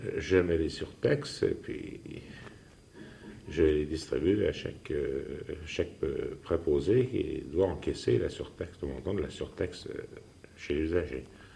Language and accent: French; Grand Est, France; now in Orléans, France; Je suis lorrain, alors je suis né en Lorraine et puis j'ai toujours été en Lorraine. Et je préfère la Lorraine à l'Orléanais.